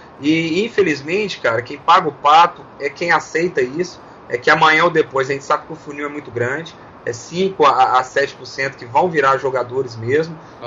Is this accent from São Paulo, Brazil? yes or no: no; Minas Gerais, Brazil; also born or lived in Bahia; eu sou de Minas Gerais, eu morava na Bahia, eu estava a 1.000 quilômetros da minha casa.